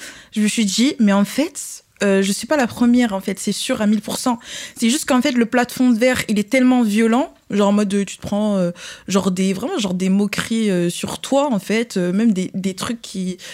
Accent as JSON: {"language": "French", "town": "Marseille", "region": "Provence-Alpes-Côte d'Azur", "country": "France", "said": "Loin de ma famille parce que je viens de Marseille."}